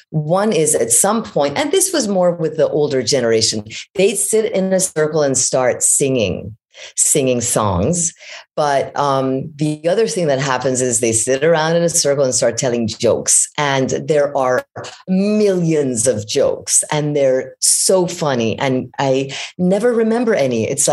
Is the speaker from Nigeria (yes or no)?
no; Iran; born there; first language fa; English is a second language; So technically Farsi is, because I was born in Iran, but because of growing up here, English has become my native language.